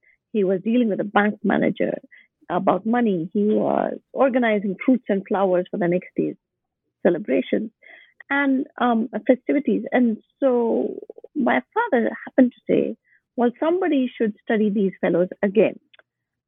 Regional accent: Bangalore, Karnataka, India; so I had gone home. My hometown is Bangalore.

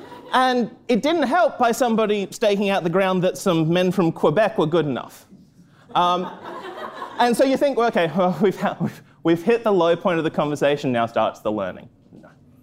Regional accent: Australia; I was 20. It was 2005. I had just started my PhD. I'm from Australia. I'm from a small town in Australia. They make aluminium

